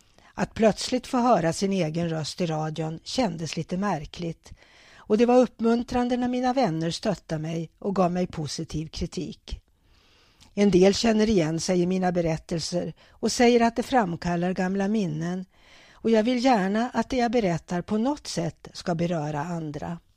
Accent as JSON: {"language": "Swedish", "town": "Örnsköldsvik", "region": "Västernorrland County", "country": "Sweden", "tie": "born or raised there", "said": "Jag är uppvuxen i Övik och mina unga föräldrar fick skriva till Kungs för att de skulle få lov att gifta sig."}